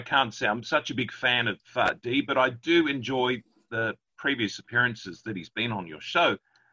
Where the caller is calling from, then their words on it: Ballarat, Victoria, Australia; I'm calling from Ballarat.